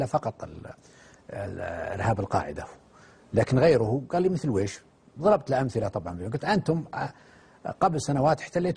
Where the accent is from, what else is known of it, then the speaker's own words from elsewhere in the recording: Saudi Arabia; قلت له من السعودية